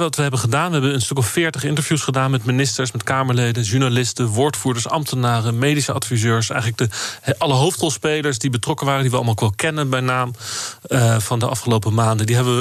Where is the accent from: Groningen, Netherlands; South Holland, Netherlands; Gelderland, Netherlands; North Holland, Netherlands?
South Holland, Netherlands; The Hague; Ik kom uit Den Haag oorspronkelijk, ben daar geboren. En Den Haag is eigenlijk een hele politieke stad.